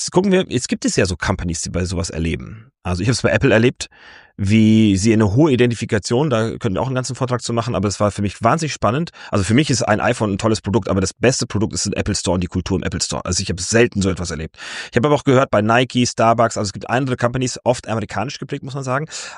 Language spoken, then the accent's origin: German; Fulda, Hesse, Germany; Ich komme ja aus Fulda ursprünglich, also bin da aufgewachsen.